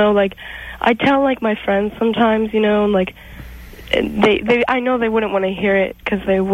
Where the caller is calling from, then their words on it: San Dimas, California, United States; San Dimas, California.